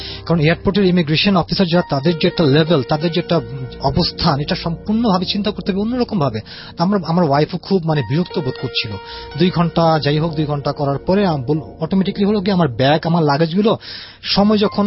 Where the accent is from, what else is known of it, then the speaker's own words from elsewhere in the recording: Bangladesh; আমি বাংলাদেশি, আমি কোরিয়ার থেকে আসছি